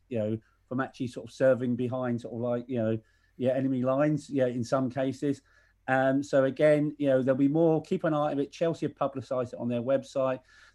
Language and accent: English; Ireland; I'm not fussed because I'm Irish, but nonetheless, sort of see that English side of things